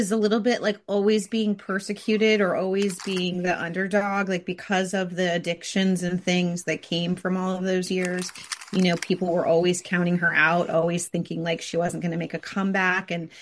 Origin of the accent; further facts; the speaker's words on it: San Francisco, California, United States; you know, I grew up in San Francisco and as a young person knew the Friends of Dorothy code.